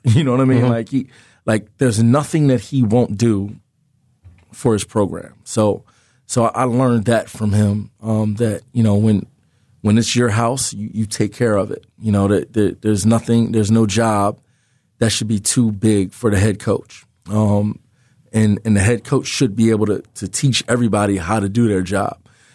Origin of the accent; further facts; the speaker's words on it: Philadelphia, Pennsylvania, United States; in my hometown in the Big Five as a Philly guy, young kid growing up in the city.